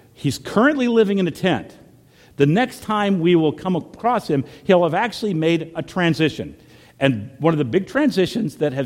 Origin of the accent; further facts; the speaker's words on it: the South, United States; back home where I grew up in the South, that was the big sin